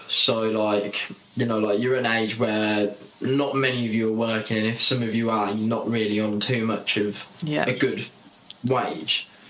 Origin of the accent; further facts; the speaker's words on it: Kettering, East Midlands, United Kingdom; You know, I'm from Ketrin, I've lived there my whole life.